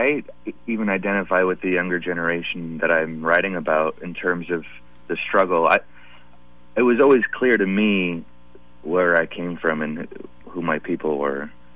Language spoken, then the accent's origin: English; Oakland, California, United States; since I grew up in Oakland, and specifically the street I grew up on, was full of biracial kids.